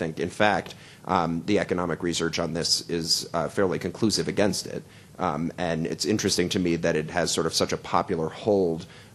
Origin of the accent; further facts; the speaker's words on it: New Jersey, United States; I mean, I know, maybe that's actually because I'm from New Jersey, I get very impatient in cars